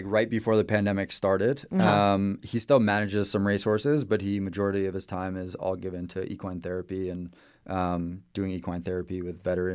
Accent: New York, United States; he also grew up on Long Island, a town over from where he raised me and my mom raised me.

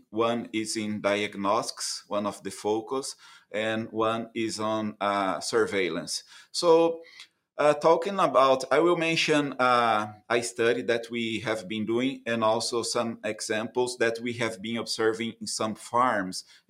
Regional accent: Brazil; moved away as an adult; now in United States; So I got my DVM in Brazil. I'm from Brazil.

